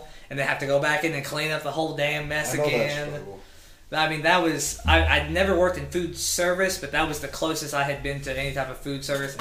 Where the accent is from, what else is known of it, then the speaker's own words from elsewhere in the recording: Illinois, United States; I've been a butcher's assistant at a small grocery store in my hometown in Southern Illinois.